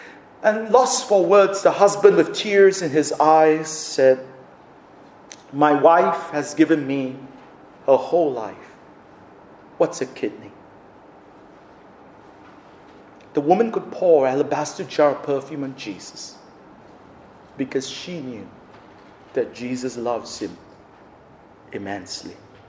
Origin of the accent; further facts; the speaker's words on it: Sydney, New South Wales, Australia; When we were growing up in Sydney, my parents and my brother and my, well, more my brother, we were involved in a huge church in Sydney downtown.